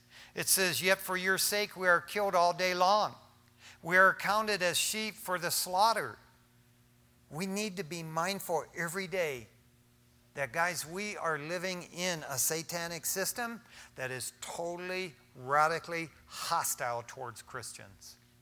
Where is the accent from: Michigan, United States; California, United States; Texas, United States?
Michigan, United States; Detroit; Growing up in Detroit, Michigan, man, we had a lot of rats.